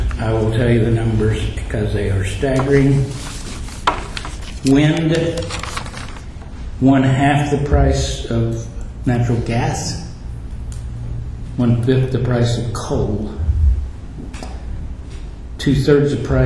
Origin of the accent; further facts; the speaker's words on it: Texas, United States; I grew up in the Panhandle of Texas, if anybody knows, and have driven along I-40.